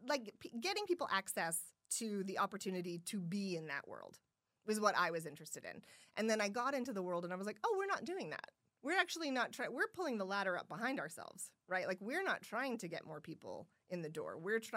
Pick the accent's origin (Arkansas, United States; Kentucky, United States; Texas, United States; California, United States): Arkansas, United States; Siloam Springs; I grew up in Siloam Springs, which is like 45 minutes.